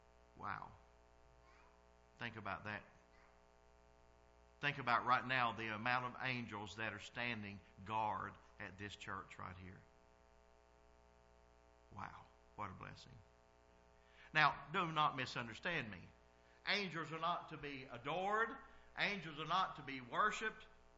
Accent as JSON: {"language": "English", "region": "the South", "country": "United States", "tie": "born or raised there", "said": "I'm from the South. I'm a country boy. I was raised on a farm."}